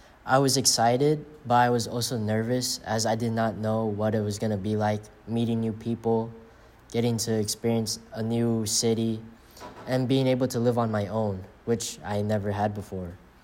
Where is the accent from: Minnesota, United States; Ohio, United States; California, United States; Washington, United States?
California, United States; So I'm from SoCal.